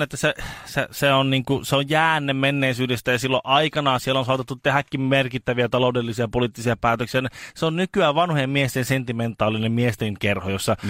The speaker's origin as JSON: {"language": "Finnish", "town": "Himanka", "region": "North Ostrobothnia", "country": "Finland", "said": "Sä tiedät, että mä olen Himangalta"}